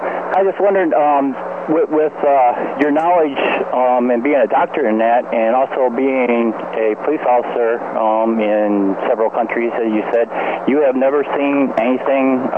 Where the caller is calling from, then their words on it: Ohio, United States; from Ohio.